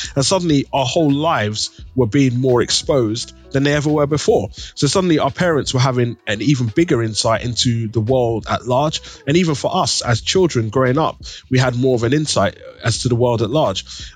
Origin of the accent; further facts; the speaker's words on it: London, United Kingdom; growing up in East London, very much about kind of, yeah, you kind of grew up within that community.